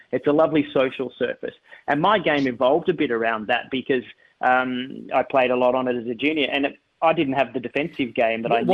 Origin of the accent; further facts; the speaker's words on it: Sydney, New South Wales, Australia; because I grew up in Sydney and we played on loam or stabilised loam